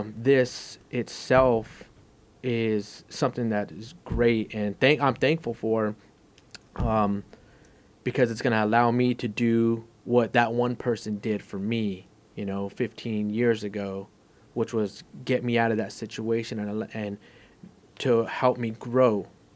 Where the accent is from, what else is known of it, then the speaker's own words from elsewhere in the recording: California, United States; Again, growing up in California, being on Skid Row